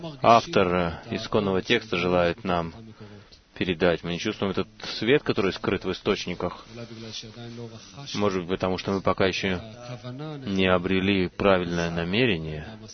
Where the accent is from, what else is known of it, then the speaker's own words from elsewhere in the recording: Milan, Lombardy, Italy; Russian is a second language; из Милана.